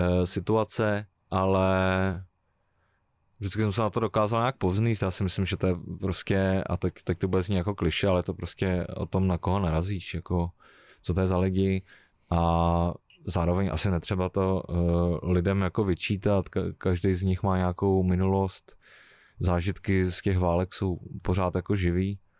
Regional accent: Prague, Czechia; now in Moravia, Czechia; vy teď asi taky slyšíte, že já jsem původem z Prahy, já s tím žádným způsobem nebojuju, přestože aktuálně třeba žiju na Moravě, na Slovácku

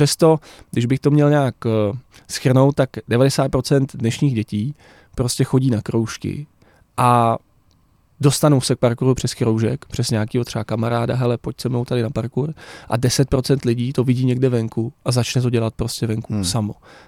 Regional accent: Kladno, Central Bohemian Region, Czechia; Já jsem z Kladna, no.

